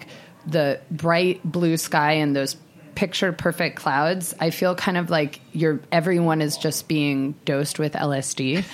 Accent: Jerusalem, Jerusalem District, Israel; I was born in Jerusalem and raised vegetarian

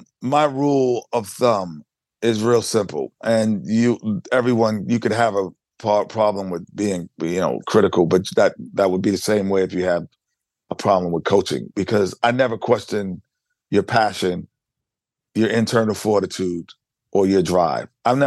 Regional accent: New York City, New York, United States; because it was the Knicks, and I'm a New Yorker. It's like growing up in your hometown and being the team you've rooted for your whole life

